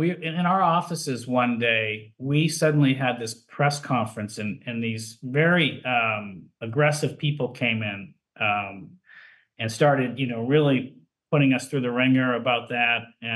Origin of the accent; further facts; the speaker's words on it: Boston, Massachusetts, United States; I was from Boston. So there was a show called Zoom up there.